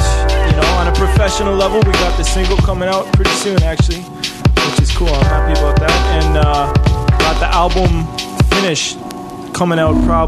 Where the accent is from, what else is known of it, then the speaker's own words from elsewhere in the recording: Vancouver, British Columbia, Canada; now in Montreal, Canada; I'm originally from Vancouver, yeah. For a few years now, though, I came out of MTL.